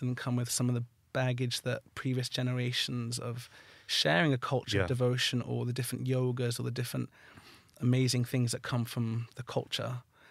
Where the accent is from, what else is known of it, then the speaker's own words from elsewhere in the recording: Barcelona, Catalonia, Spain; Guatemala, yeah. I grew up in Barcelona.